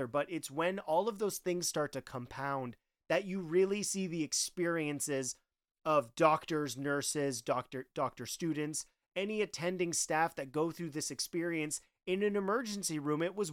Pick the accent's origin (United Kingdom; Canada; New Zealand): Canada; being a Canadian, watching something taking place in the United States